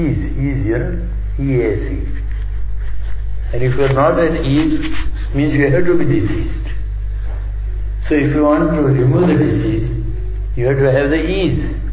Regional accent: London, United Kingdom; And we are very proud I am coming from London.

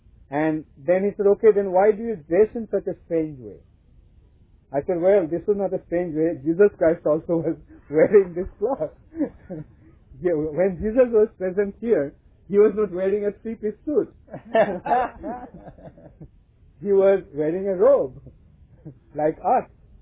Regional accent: India; now in Switzerland; Like, I come from India. By birth, my religion was Hindu, Hinduism. But when I come to Switzerland, come to this farm

